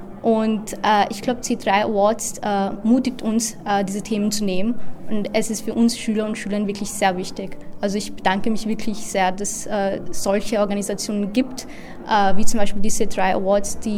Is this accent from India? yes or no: yes; India; Also ich komme aus Indien und also ein Teil von Kaschmir liegt halt in Indien